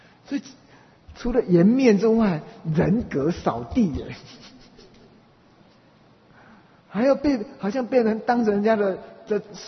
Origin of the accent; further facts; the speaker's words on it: China; 我们中国人一方面就已经不是怎么喜欢辩论了